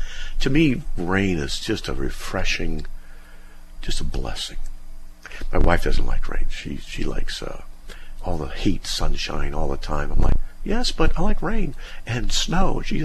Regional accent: Utah, United States; I'm from Utah. That's a different country right there.

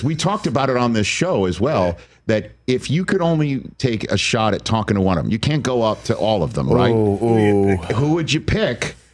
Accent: Staten Island, New York, United States; Just talk to him and just say I'm from Staten Island.

